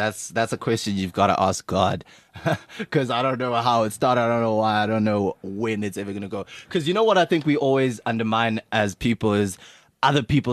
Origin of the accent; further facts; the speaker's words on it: South Africa; The problem is, as South African arrogance, man, we've got this idea in our heads that we are better than other African countries